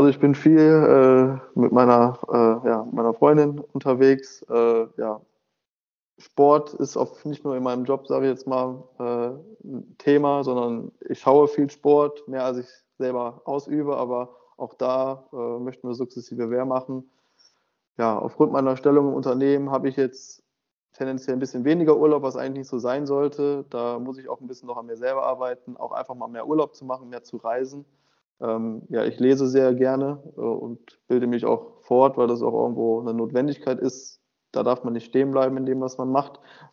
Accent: North Rhine-Westphalia, Germany; Das ist mir wichtig als Rheinländer.

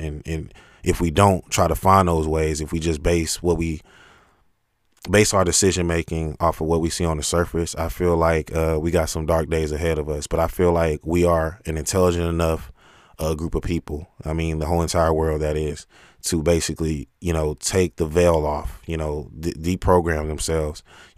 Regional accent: Houston, Texas, United States; I am a 26-year-old African-American male. I am from Houston, Texas, and I still reside here.

